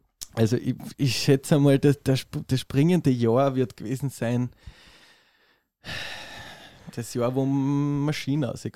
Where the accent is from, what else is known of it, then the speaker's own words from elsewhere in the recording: Kirchbach, Styria, Austria; Ja, ich bin nämlich ursprünglich aus der Südoststeiermark.